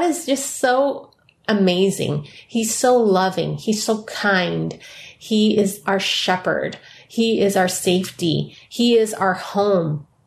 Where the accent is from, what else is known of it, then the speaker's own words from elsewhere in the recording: San Francisco, California, United States; born there; I'm Chinese American, and there is something that's really beautiful in the Chinese culture, which is Chinese lanterns. If you go to San Francisco Chinatown, where I was born, you'll see these beautiful Chinese lanterns that are strung up high.